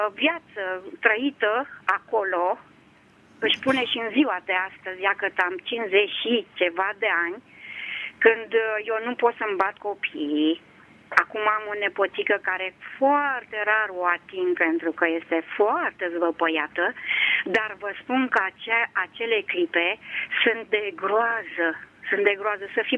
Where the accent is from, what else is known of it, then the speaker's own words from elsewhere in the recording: Motru, Gorj County, Romania; Și au crescut-o acolo, în Oltenia, la Mutru, și au crescut-o mare, au dat-o la școală, la facultate și atât, că s-au măritat cum era pe vremuri mai repede, mai devreme, și m-au crescut lângă ei acolo.